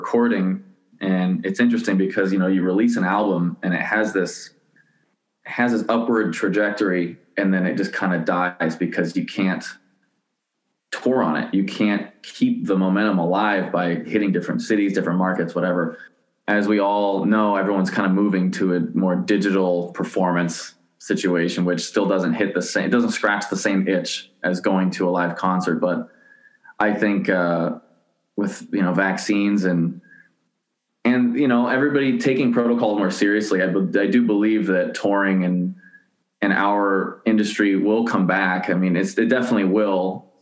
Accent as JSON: {"language": "English", "town": "Las Vegas", "region": "Nevada", "country": "United States", "tie": "born or raised there", "said": "when you tell them, you know, where are you from? Vegas. Where were you born? Vegas."}